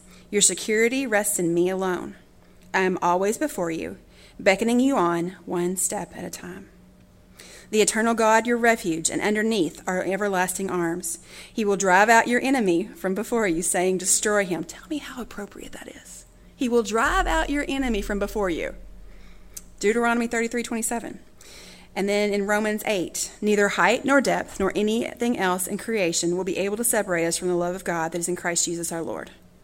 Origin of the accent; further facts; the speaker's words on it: Kentucky, United States; I'm from Kentucky. I don't know.